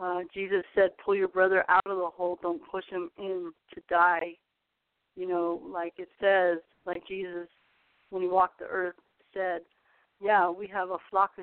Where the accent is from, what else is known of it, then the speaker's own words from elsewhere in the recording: San Francisco, California, United States; now in Fresno, United States; Well, first of all, I've been here for 30 years, born and raised in San Francisco